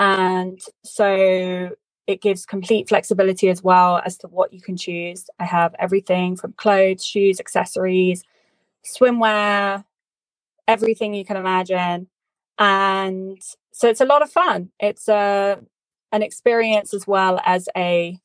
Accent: Oxford, South East England, United Kingdom; moved away as an adult; now in London, United Kingdom; my hometown of Oxford, which is in England. As you can tell by my accent, that's where I grew up. So when I was 18, I moved to London

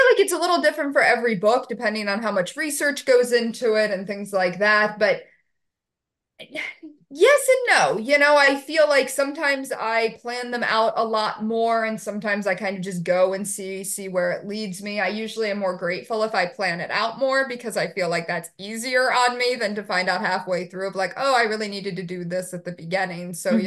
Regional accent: United States; being an American, I feel like that's a place that I can at least write from, experience of me or experience of family members and things like that.

